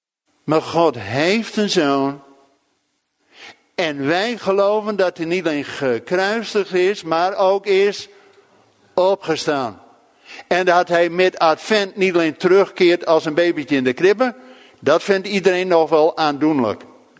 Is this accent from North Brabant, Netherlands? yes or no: no; Zwolle, Overijssel, Netherlands; Ja, ik kom uit Zwolle